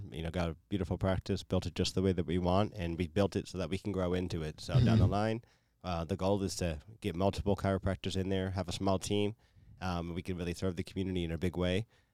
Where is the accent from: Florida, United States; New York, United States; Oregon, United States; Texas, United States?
Oregon, United States; Eugene; But I was actually from Eugene, which is not on the coast, but it's 2 hours south of Portland.